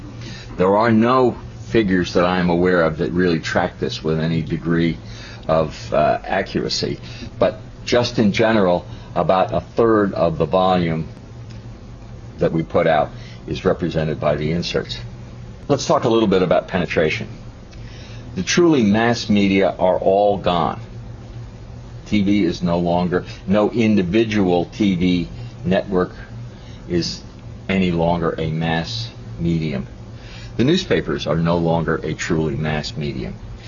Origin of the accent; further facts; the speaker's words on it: Cincinnati, Ohio, United States; even at the scale of the Cincinnati Enquirer, which is my hometown paper, it's about 50%.